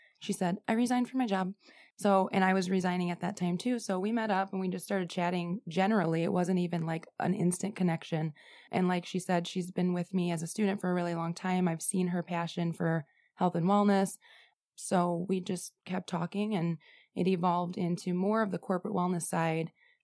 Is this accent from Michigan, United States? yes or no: yes; Niles, Michigan, United States; I am from Niles, Michigan, born and raised.